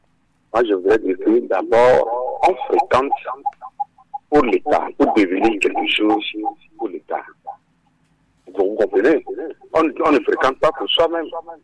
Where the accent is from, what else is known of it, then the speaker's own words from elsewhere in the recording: Togo; chez nous en Afrique, et principalement au Togo